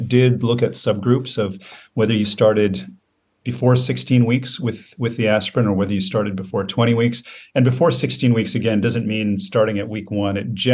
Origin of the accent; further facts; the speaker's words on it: Steinbach, Manitoba, Canada; a family physician that I comes from my hometown. She delivers a lot of babies in Steinbeck, Manitoba.